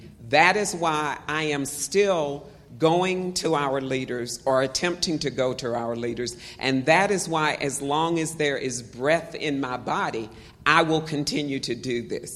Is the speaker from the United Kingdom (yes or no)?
no; the South, United States; As you can see, I'm a black woman. I am 58 years old. I grew up in the South.